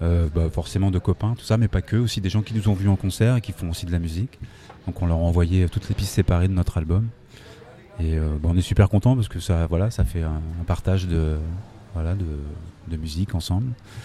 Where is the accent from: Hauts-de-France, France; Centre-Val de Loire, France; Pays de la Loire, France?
Centre-Val de Loire, France; Thoré-la-Rochette; Nous, on est de Toré-la-Rochette, on est juste à côté.